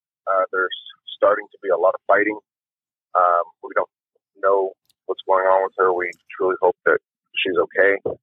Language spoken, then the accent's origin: English; Fort Worth, Texas, United States; I'd like to remain anonymous, but I'm from Fort Worth, Texas, as well. I have family out in Cuba